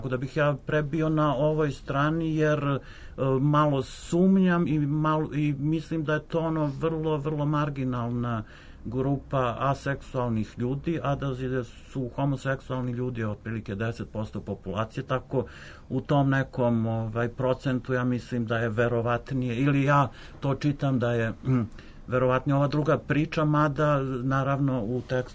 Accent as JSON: {"language": "Serbian", "region": "Vojvodina", "country": "Serbia", "said": "ja dolazim iz Vojvodine"}